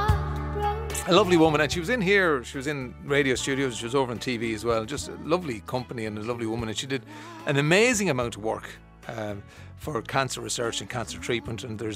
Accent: Ireland; What a way to celebrate being Irish. Watching our rugby team win the Grand Slam.

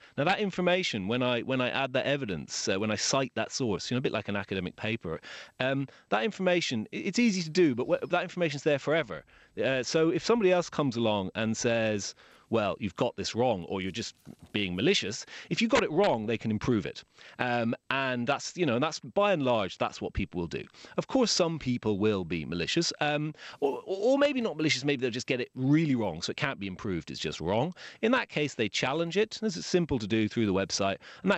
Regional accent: Ballydehob, Munster, Ireland; Yeah, so, you know, Ballydehob is my hometown. I was born in Bantry, but grew up in Ballydehob. But I'm not from there, you know. I mean, I am from there, but my family aren't from there.

